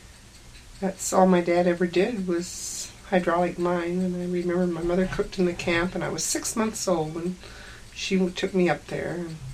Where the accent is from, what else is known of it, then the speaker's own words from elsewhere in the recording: Nome, Alaska, United States; Well, we were outside during the war years for 5 or 6 or 7 years, and then we came back to Nome to live. And Nome was home, in Alaska in particular.